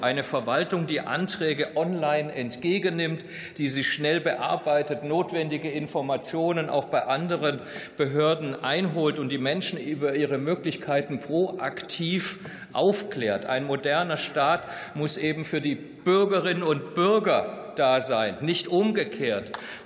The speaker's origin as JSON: {"language": "German", "region": "Baden-Württemberg", "country": "Germany", "tie": "born or raised there", "said": "leider ist ja mein Heimatbundesland Baden-Württemberg das Schlusslicht."}